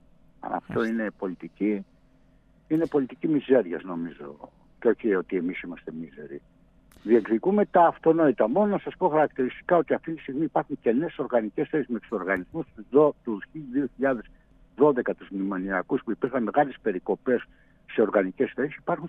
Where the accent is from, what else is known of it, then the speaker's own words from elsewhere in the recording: Greece; σε μια περίοδο που έχουμε μεγάλα οικονομικά προβλήματα ως Έλληνες